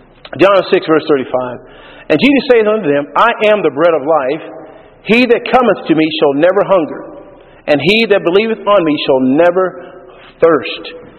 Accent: Texas, United States; I grew up in Texas where it was very hot.

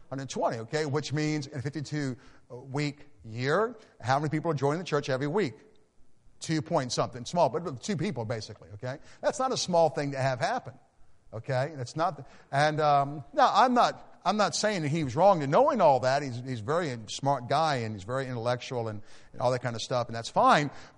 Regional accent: United States; So I thank God I'm an American, but I've got to be careful.

